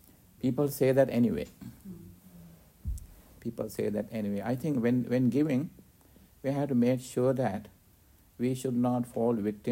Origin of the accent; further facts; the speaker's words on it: Sri Lanka; English is a second language; I'm coming from Sri Lanka and from Asia. Lots of people are poor.